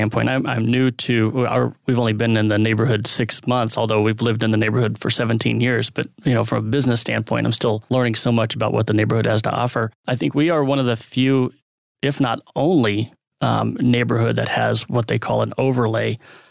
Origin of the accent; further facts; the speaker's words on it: Dallas, Texas, United States; I grew up in Dallas.